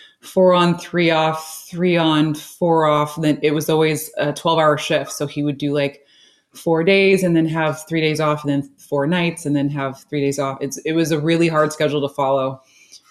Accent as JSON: {"language": "English", "town": "Concord", "region": "California", "country": "United States", "tie": "born or raised there", "said": "Born and raised in California and in Concord, actually, which is just East Bay of Oakland."}